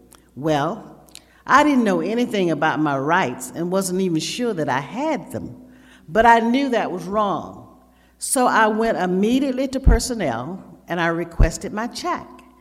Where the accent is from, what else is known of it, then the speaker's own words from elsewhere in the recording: the South, United States; I grew up in the South, and as we were driving to church this morning, I was reminded I was on Tobacco Road, you know, and that took me way back down south because I too worked in the tobacco fields.